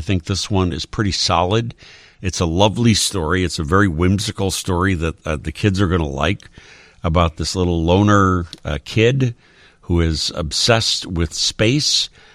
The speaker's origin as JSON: {"language": "English", "town": "Chicago", "region": "Illinois", "country": "United States", "said": "when they heard that I was from Chicago, they just had one question."}